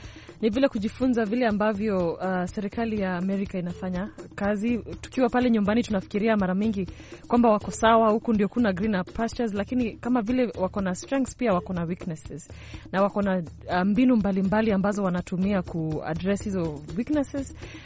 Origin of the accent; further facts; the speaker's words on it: Kiambu County, Kenya; Nimetoka Kenya. … nimetoka county ya Kiambu pale Kenya